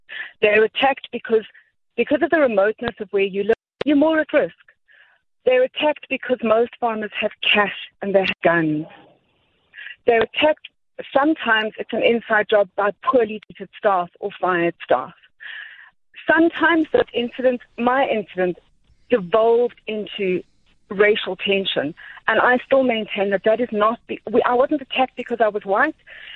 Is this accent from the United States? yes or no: no; South Africa; I'm not Australian. I'm South African. I don't call myself an African. That's a different thing. But I am South African. I believe in this country. I own land.